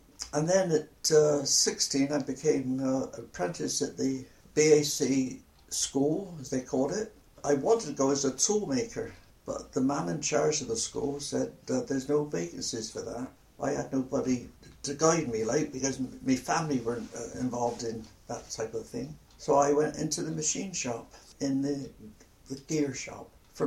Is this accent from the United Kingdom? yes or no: yes; Horfield, South West England, United Kingdom; I was born in Horfield, 1926. I went to Upper Horfield School as a boy, young boy. From there, I went to St. Bonaventure's Roman Catholic School at Bishopston until I was 14.